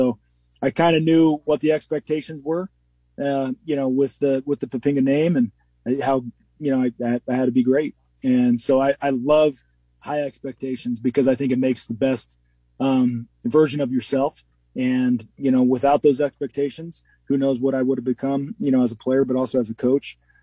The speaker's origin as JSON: {"language": "English", "town": "Evanston", "region": "Wyoming", "country": "United States", "tie": "born or raised there", "said": "So, yeah, born and raised 18 years in Evanston, Wyoming, and my dad was a park and recreation director. My mom was a nurse that worked nights."}